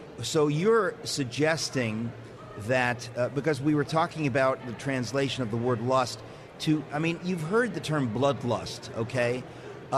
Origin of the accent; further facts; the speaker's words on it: Queens, New York, United States; because I grew up in Queens.